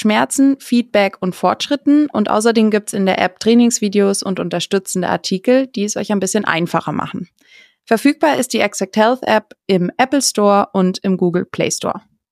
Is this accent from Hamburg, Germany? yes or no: no; Herrsching, Bavaria, Germany; damals noch in Herrsching, wo ich aufgewachsen bin.